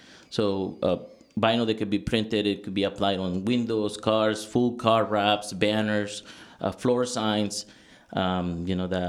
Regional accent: Puebla, Mexico; moved away as an adult; also born or lived in Mexico City; now in Napa, United States; Actually, I was born in Mexico City, raised in Puebla. It's a city right next door.

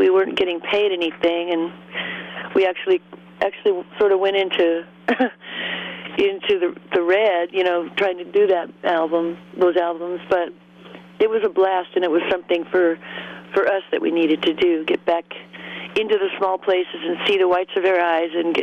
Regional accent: Seattle, Washington, United States; we come from Seattle originally, and that's not, you know, your usual big city kind

